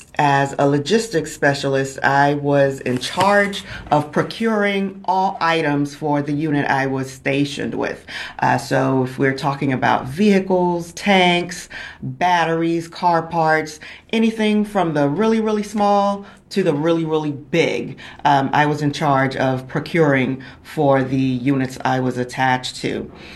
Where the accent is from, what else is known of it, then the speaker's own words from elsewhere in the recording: Miami, Florida, United States; I grew up in Miami, Florida. I am a child of immigrant parents. My parents immigrated here from Haiti back in the 70s. So I grew up in Miami, Florida, a very diverse community.